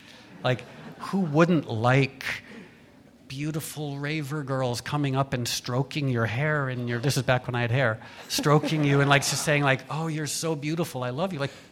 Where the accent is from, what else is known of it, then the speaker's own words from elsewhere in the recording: New York, United States; born there; And I was born in New York in 1965. So in 1989, I'd finally returned home, I felt.